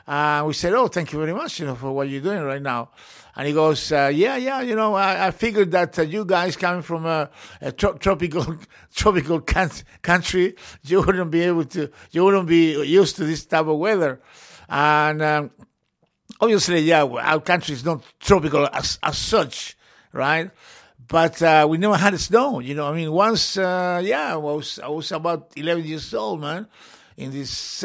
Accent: Chile; Where are you from? From Chile? Oh, is it Chile in Chile? No, it's not Chile in Chile, man. It's warm.

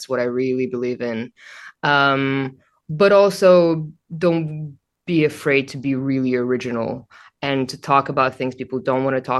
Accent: Moscow, Russia; I am from Russian and Armenian descent. I grew up in Moscow.

